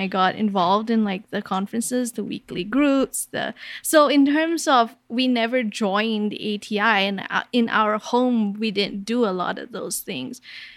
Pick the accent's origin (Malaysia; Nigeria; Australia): Malaysia; Kuala Lumpur; So I grew up in Kuala Lumpur, Malaysia